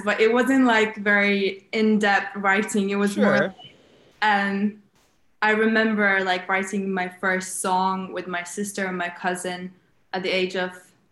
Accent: Latvia; English is a second language; So I'm originally from Latvia. Don't know if you know where that is. It's a country in Europe, in Baltic states. So I'm from Latvia. I grew up in a small town, I would say.

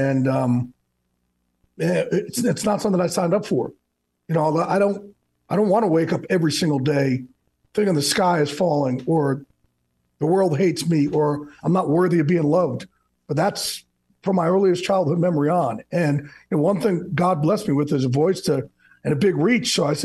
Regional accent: New Jersey, United States

